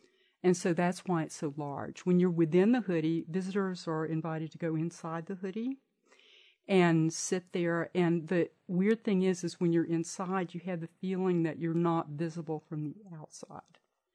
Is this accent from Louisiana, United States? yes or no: yes; Alexandria, Louisiana, United States; So I was raised in Alexandria, and that place is where the film 12 Years a Slave takes place.